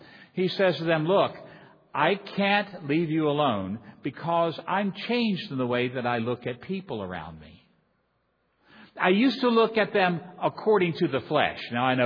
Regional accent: Florida, United States; Okay, now, I'm a Southerner, so I know what it's like in Texas. I'm from the free state of Florida.

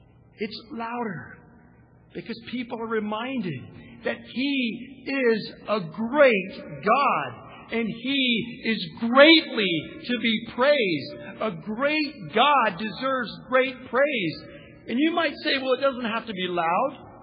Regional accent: Oklahoma, United States; What they didn't realize is that outside they had already built the ultimate playground for a child growing up in Oklahoma.

